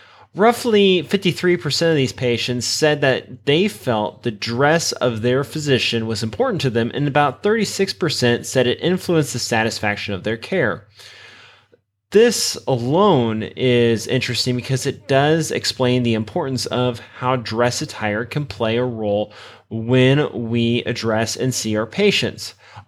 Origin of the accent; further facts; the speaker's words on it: Midwest, United States; Now, I should mention, though, I'm from the Midwest, and a lot of the respondents were also from the Midwest.